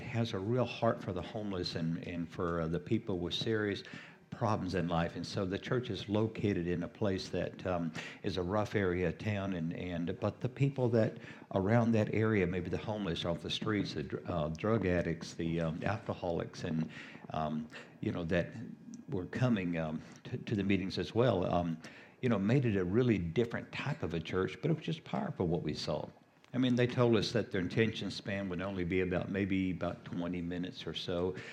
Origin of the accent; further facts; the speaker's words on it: Colorado Springs, Colorado, United States; we are from Colorado Springs, Colorado in the U.S., which is about the middle of the country